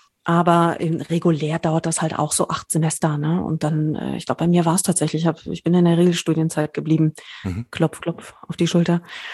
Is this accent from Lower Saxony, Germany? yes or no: no; Berlin, Germany; als Berlinerin